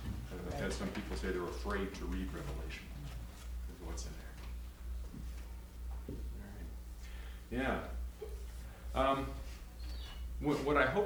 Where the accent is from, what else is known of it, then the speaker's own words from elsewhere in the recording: Raleigh, North Carolina, United States; I'm from Raleigh, North Carolina, pastor of St. Philip Lutheran Church and half of a clergy couple.